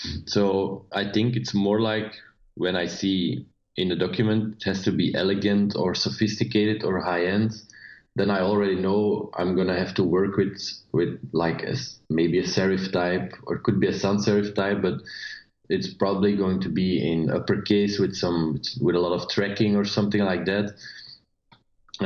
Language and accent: English; Belgium; I'm a designer and skateboarder from Belgium.